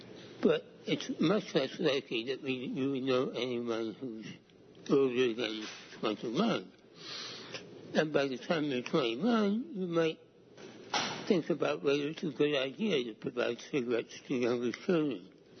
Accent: Portland, United States; I'm from Portland.

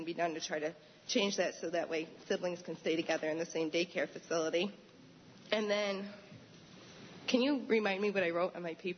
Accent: Newfield, New York, United States; Good evening. I'm from Newfield, New York.

